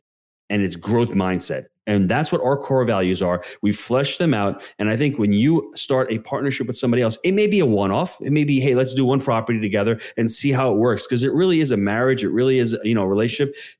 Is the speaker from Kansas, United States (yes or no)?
no; New York, United States; I'm a New Yorker back then. You know, where's, you're a New Yorker, you know, the tri-state area.